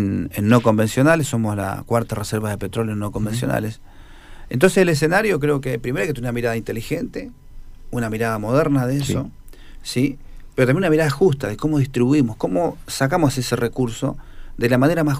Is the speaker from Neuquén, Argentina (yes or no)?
yes; Neuquén, Argentina; yo tengo que defender mi tribu, digamos, mi pueblo, no sé si me entienden. Y yo tengo que defender a Neuquén.